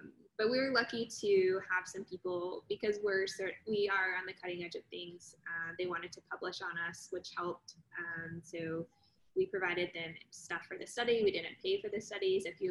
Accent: the South, United States; I'm from the South. I can be very patient.

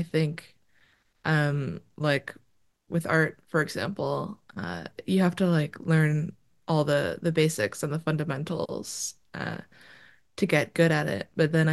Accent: Ottawa, Ontario, Canada; Growing up in Ottawa, it's kind of funny because like we've got like the downtown core, and then everything else is sort of suburbs.

